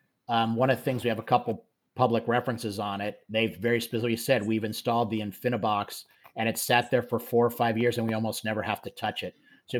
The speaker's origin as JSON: {"language": "English", "region": "California", "country": "United States", "said": "I am from Silicon Valley, as you guys know, and we really do have earthquakes."}